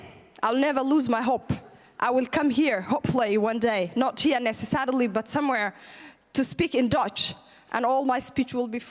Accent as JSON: {"language": "English", "country": "Kenya", "tie": "born or raised there", "said": "So we grew up in Kenya."}